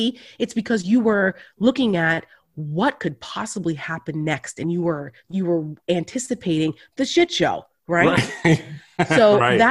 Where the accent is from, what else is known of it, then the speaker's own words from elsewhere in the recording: New Jersey, United States; So I'm over 40, and I grew up with Donald Trump bankrupting casinos in my home state of New Jersey